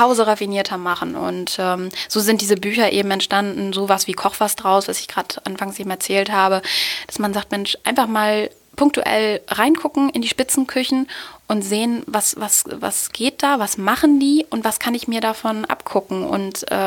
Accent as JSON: {"language": "German", "town": "Osnabrück", "region": "Lower Saxony", "country": "Germany", "said": "ich komme aus Osnabrück"}